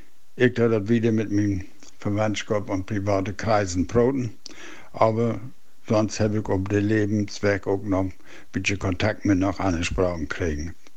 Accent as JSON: {"language": "German", "region": "Lower Saxony", "country": "Germany", "tie": "born or raised there", "first_language": "Low German", "said": "ich bin 1952 im Landkreis Leer geboren und wohne jetzt in Wehna, was auch dem Landkreis Leer zugehörig ist."}